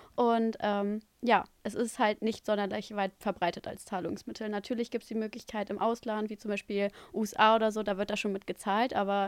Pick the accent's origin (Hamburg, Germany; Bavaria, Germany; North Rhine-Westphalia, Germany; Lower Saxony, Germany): North Rhine-Westphalia, Germany; ich bin aus der Nähe von Düsseldorf